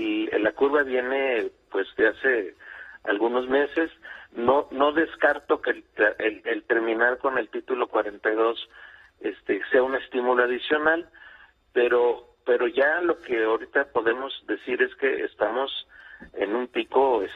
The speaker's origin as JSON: {"language": "Spanish", "country": "Mexico", "said": "pues somos nosotros, somos mexicanos, y otra vez vamos al norte"}